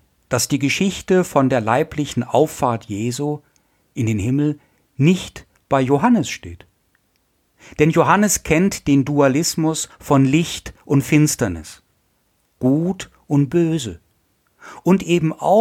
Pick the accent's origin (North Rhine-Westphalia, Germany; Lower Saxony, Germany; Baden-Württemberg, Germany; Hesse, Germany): North Rhine-Westphalia, Germany; Essen; Ich komme ja aus Essen, aus dem Ruhrgebiet